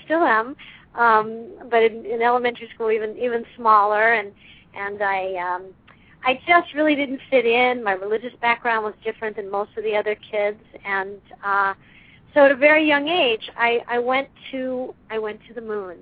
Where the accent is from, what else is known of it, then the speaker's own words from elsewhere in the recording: Maryland, United States; Well, I grew up in Maryland, and the thing I wanted more than anything in the world was to be normal.